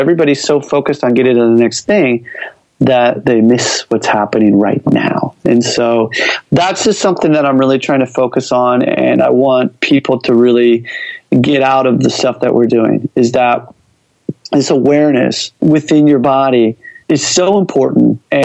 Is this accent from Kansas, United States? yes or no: yes; Wichita, Kansas, United States; So interestingly enough, I mentioned I come from Kansas, and so where I grew up is in Wichita, Kansas.